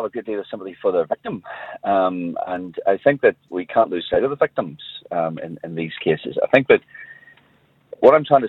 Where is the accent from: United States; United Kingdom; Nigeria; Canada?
United Kingdom; Northern Ireland; one of the greatest things I think we have as Northern Irish people, given everything that we've been through, all these decades of troubles, is compassion